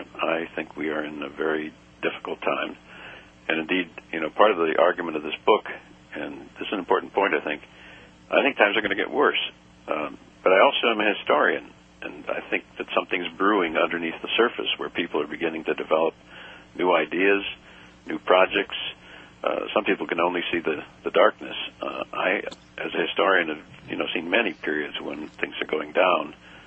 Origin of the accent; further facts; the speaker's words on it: Wisconsin, United States; I mentioned earlier, I'm from Wisconsin, and I went to college, the very end of my college period.